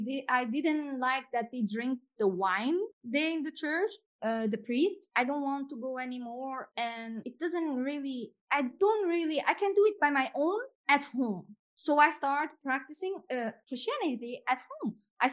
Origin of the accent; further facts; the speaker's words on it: Luxembourg; also born or lived in Portugal; I was born in Portugal. I came to Luxembourg very, very little. I grew as a Christian, a Catholic.